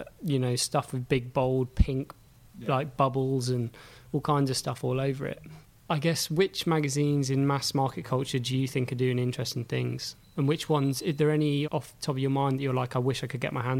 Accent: South West England, United Kingdom; When I was growing up I'm from North Devon, and I was into the skateboarding culture

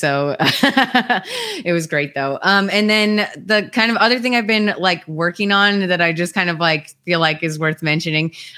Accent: St. Louis, Missouri, United States; I'm from St. Louis and I like St. Louis style pizza.

